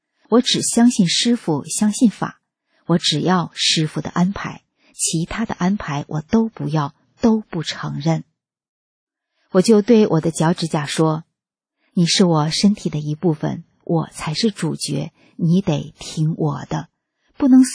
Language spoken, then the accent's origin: Chinese; China; moved away as an adult; now in Melbourne, Australia; 2017年1月底，我从中国来到了墨尔本